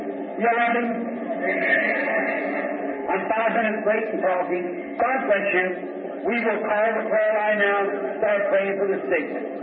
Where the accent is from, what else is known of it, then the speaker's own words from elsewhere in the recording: Ireland; Just being an Irishman, you know, and trying to do things, just hurrying to it.